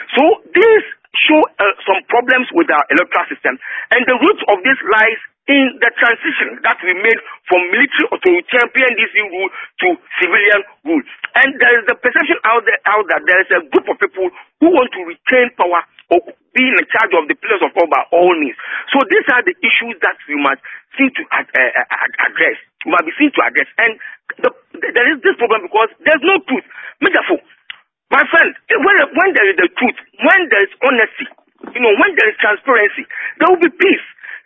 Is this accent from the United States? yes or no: no; Ghana; because, you know, I'm a Ghanaian. I'm over 50 years. I have three kids